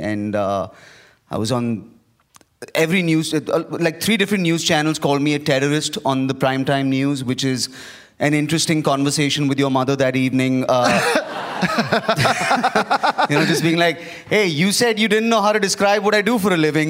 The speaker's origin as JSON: {"language": "English", "town": "Mumbai", "region": "Maharashtra", "country": "India", "said": "I'm a comedian from Mumbai in India."}